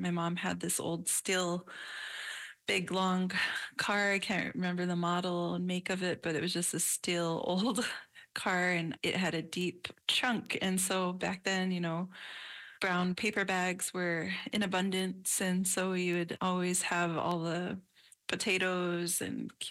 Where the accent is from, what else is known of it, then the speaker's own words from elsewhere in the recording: Mandaree, North Dakota, United States; We grew up in Mandaree, but west of Mandaree